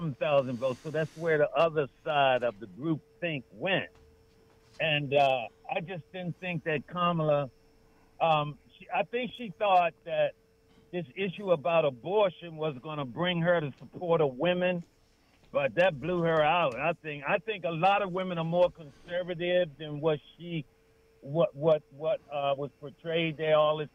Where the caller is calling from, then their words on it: Baltimore, Maryland, United States; I'm calling from Baltimore.